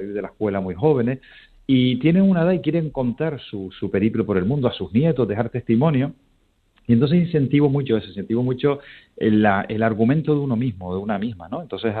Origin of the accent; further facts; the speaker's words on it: Guía, Canary Islands, Spain; su patria chica en Gran Canaria, donde él es en mi pueblo, arriba en Guía, donde procedo yo